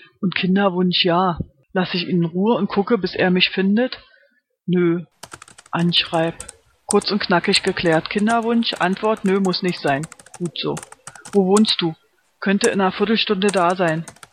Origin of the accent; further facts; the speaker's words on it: Berlin, Germany; Wir sind beide in Berlin aufgewachsen, sogar in der richtigen Hälfte.